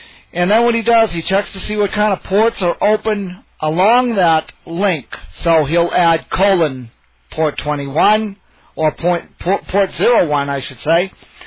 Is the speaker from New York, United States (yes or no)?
no; Sacramento, California, United States; with my segment for this week, and I'm from Sacramento, California.